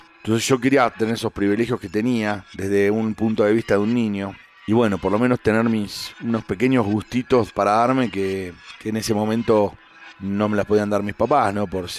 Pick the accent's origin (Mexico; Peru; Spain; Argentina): Argentina; San Isidro, Buenos Aires Province; Y yo nací en Buenos Aires. Nosotros vivíamos en San Isidro, que es la provincia de Buenos Aires, que es en las afueras. Yo iba a un colegio católico, donde mi vivía a 4 cuadras del colegio.